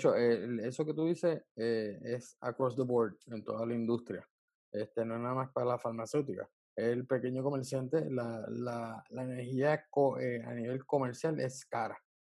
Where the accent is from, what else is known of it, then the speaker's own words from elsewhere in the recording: Puerto Rico; No porque yo soy puertorriqueño